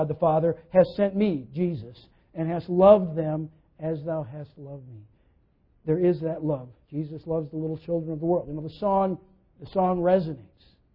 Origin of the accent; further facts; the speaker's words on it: United States; And I'm glad I'm an American